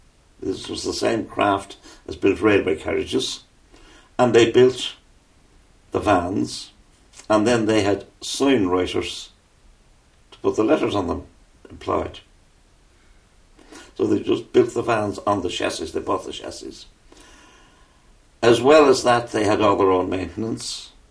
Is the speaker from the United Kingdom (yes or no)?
no; Dublin, Leinster, Ireland; Well, I grew up in Dublin, and as far as I was concerned, it was there when you went on the number 12 bus